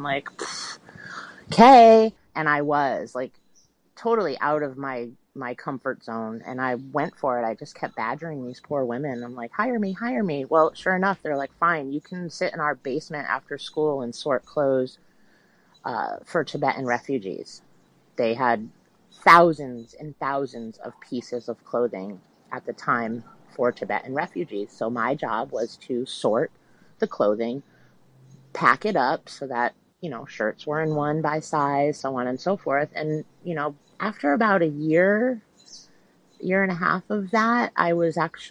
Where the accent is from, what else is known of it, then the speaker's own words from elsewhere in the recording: Holyoke, Massachusetts, United States; also born or lived in Northampton, United States; And, you know, I grew up in Holyoke, Mass. And then my mom transferred me out in 10th grade and we moved to Northampton, Mass.